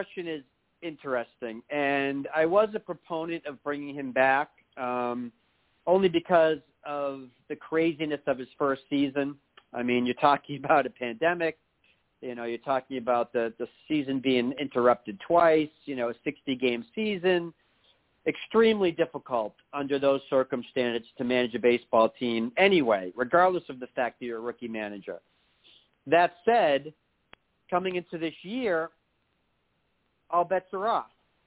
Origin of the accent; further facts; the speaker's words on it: Boston, Massachusetts, United States; I can say that growing up in Boston that I had went to Walt Riniak's hitting camp a number of times in my youth.